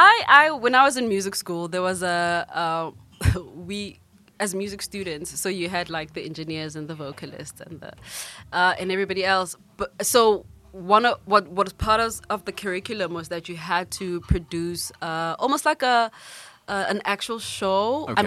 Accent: South Africa; I just wanted to put it on a sticker that I'm South African in the case that I do sound very international.

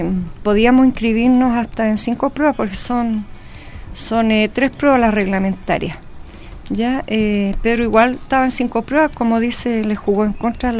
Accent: Chile; nosotros como chilenos íbamos invitados

